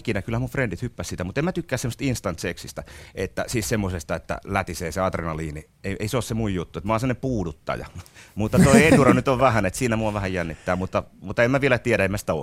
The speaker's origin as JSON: {"language": "Finnish", "town": "Nokia", "region": "Pirkanmaa", "country": "Finland", "tie": "born or raised there", "said": "Eli Nokialla on kukkeimman nuoruuteni viettänyt, siellä olin Pirkanpojissa."}